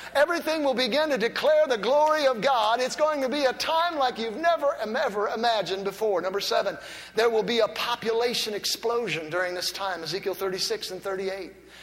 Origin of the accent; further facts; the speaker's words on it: Lorain, Ohio, United States; I'm from Lorain, Ohio.